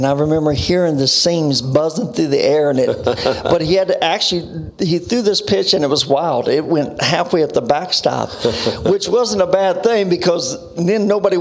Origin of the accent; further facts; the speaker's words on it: Indianapolis, Indiana, United States; Yeah, I grew up in an impoverished home. Mom and dad in a home, five sisters. I grew up in a very impoverished area.